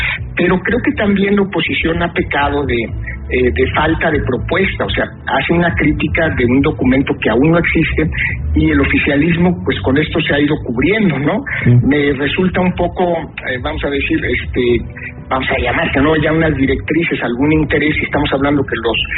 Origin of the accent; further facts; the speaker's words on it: Mexico; Nosotros venimos de México de un sistema hegemónico